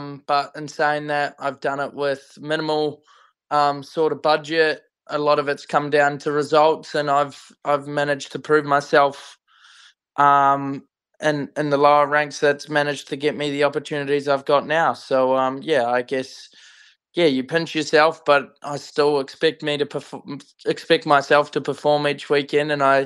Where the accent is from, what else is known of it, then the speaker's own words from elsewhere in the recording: Wellington, New Zealand; In New Zealand, I'm from Wellington